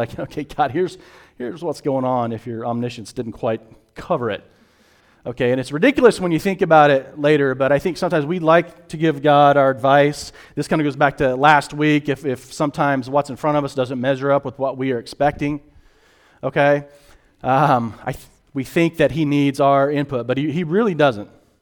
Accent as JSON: {"language": "English", "region": "Missouri", "country": "United States", "said": "See, some of you think I'm Southern. I'm not Southern. I'm from Missouri, so nobody knows."}